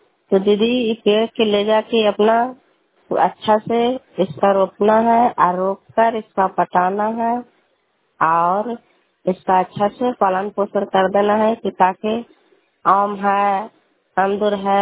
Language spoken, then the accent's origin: Hindi; Kalyanpur, Bihar, India